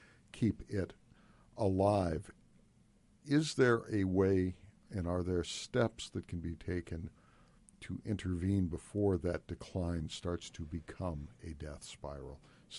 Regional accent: Cleveland, Ohio, United States; born there; I was born in Cleveland, Ohio.

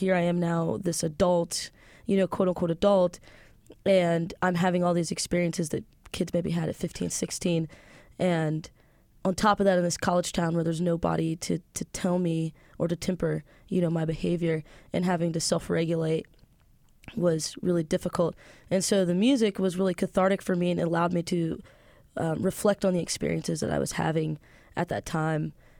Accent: Indianapolis, Indiana, United States; also born or lived in Avon; I grew up on the west side of Indianapolis and then moved to Avon, I think when I was a freshman in high school, and then graduated from there.

